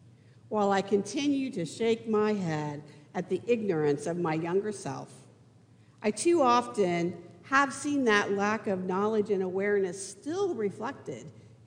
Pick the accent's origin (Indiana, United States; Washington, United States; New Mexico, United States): Indiana, United States; now in Louisville, United States; Although I grew up in Indiana, Kentucky was the region I knew best